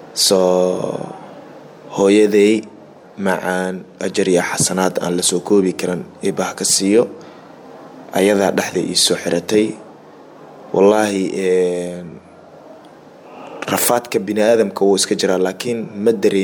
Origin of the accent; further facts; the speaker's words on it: Jowhar, Middle Shabelle, Somalia; waxaan ku dhashay isbitaalkaas Jowhar aan ku dhashay gaar ahaan isbitaalka Antarasos waxaan ku soo barbaaray Jowhar